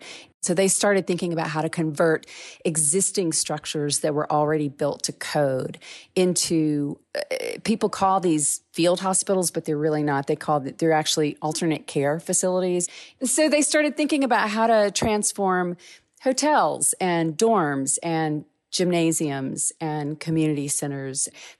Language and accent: English; Mississippi, United States; is in Vicksburg, Mississippi, my home state